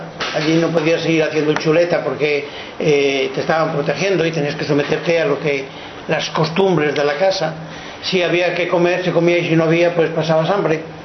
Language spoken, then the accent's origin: Spanish; Castile and León, Spain; que era la fiesta Santa Ana en mi pueblo, Santiago y Santa Ana.